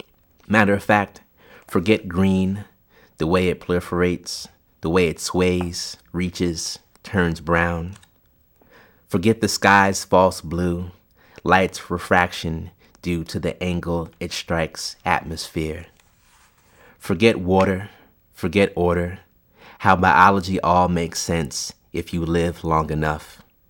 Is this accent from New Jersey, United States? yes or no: yes; New Jersey, United States; Like I said, I'm from New Jersey, and there's the beginnings of gentrification in Newark, I guess, has started over the last couple of years.